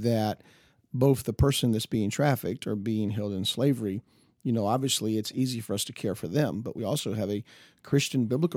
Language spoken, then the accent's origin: English; Georgia, United States; I grew up in Georgia. I grew up, in the 60s and 70s. Well, I mean, I'm 53 years old.